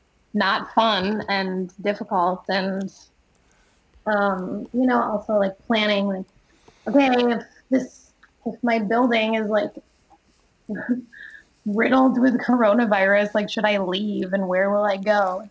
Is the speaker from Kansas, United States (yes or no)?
no; Minnesota, United States; I feel like also, as a Minnesotan, like, those of us that live in, like, colder areas